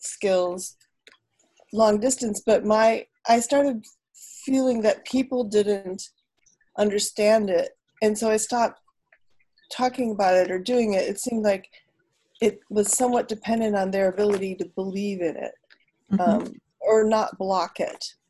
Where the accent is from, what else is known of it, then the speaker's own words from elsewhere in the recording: Wisconsin, United States; also born or lived in Minnesota / New York / Brazil; now in Los Angeles, United States; I live in Los Angeles right now. I'm originally from Wisconsin and Minnesota. Hello. And lived in New York for 18 years. And I lived in Brazil when I was in a high school student